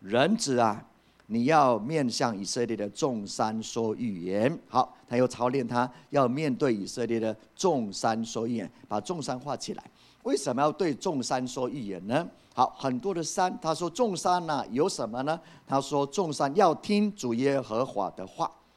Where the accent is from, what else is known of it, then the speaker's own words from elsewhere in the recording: Puli, Nantou County, Taiwan; 我从小在埔里长大